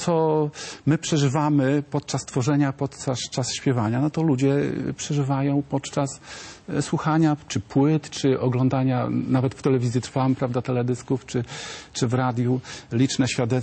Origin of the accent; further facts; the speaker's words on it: Poznań, Greater Poland Voivodeship, Poland; my z Poznania, obecnie mieszkamy w Poznaniu.